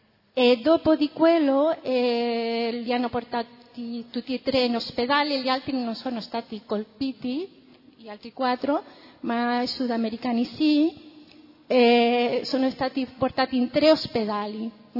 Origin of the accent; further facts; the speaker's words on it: Chile; un altro anche cileno, io sono cilena